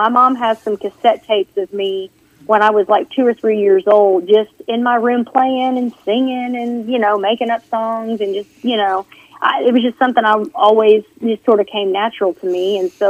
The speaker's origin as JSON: {"language": "English", "town": "Lowry City", "region": "Missouri", "country": "United States", "tie": "born or raised there", "lives_now": "Nashville, United States", "said": "Nashville is home. I grew up in Missouri, a little town called Lowry City, a very, very small town. We had about 600 people in town and a gas station."}